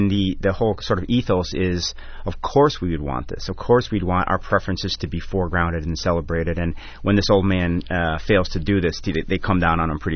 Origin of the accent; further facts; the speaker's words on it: Chicago, Illinois, United States; I grew up in Chicago, so I don't know anything about nature.